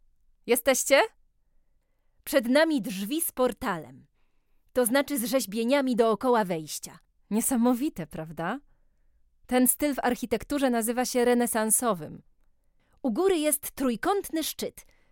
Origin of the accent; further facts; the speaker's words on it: Tarnów, Lesser Poland, Poland; uwielbiam moje rodzinne miasto, to fakt.